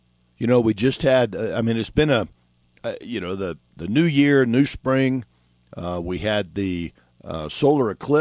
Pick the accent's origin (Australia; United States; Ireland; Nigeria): United States; Florida; also born or lived in Carolinas; when I grew up in Florida and even in the Carolinas, I spent time